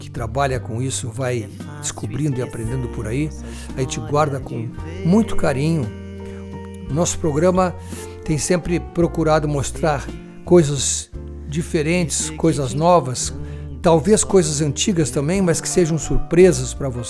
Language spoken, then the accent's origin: Portuguese; Pelotas, Rio Grande do Sul, Brazil; born there; A cidade onde eu nasci, Pelotas, possui o maior acervo neoclássico do Brasil em termos de arquitetura.